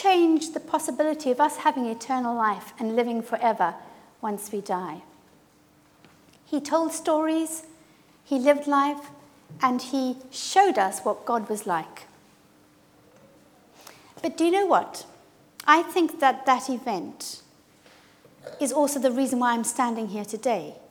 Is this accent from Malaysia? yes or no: no; Zimbabwe; And it looks a bit African, and I come from Zimbabwe, so that's why I like it.